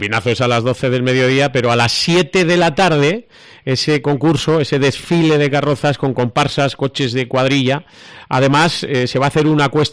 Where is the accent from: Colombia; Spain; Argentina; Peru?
Spain; Rincón de Soto, La Rioja; Se suspendieron en Rincón de Soto, en mi pueblo, en todos los sitios